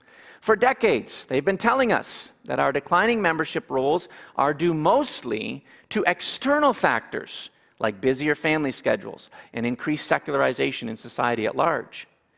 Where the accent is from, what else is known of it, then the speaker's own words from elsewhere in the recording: Canada; I'm Canadian.